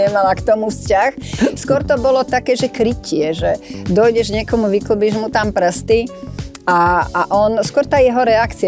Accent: Modra, Bratislava Region, Slovakia; Naše mesto Modru nazývali, teda bolo to určené ako Bratislava Vidiek, čiže v rámci Bratislavy a predmestie Bratislavy.

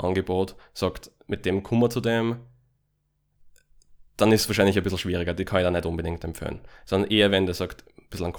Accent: Austria; Aber ihr habt das Glück, dass bei uns in Österreich sozusagen das ein sehr kleiner Punkt vom UX-Design ist.

